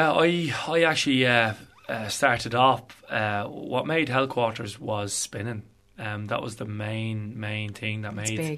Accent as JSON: {"language": "English", "town": "Dublin", "region": "Leinster", "country": "Ireland", "said": "I'm a dub anyway, myself."}